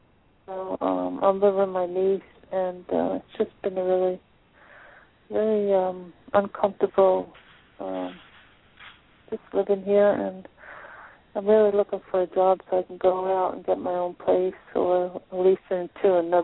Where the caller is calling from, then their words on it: Florida, United States; from Florida.